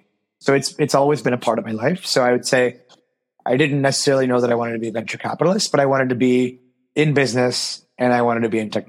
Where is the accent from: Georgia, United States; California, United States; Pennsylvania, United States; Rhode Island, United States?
Pennsylvania, United States; Pittsburgh; I grew up in Pittsburgh, which is a sports town.